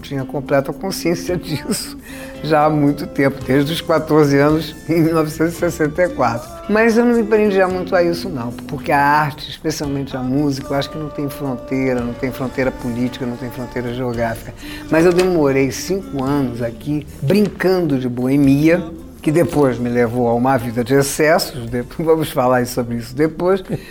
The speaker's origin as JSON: {"language": "Portuguese", "country": "Brazil", "said": "Aí eu dizia, eu sou brasileira."}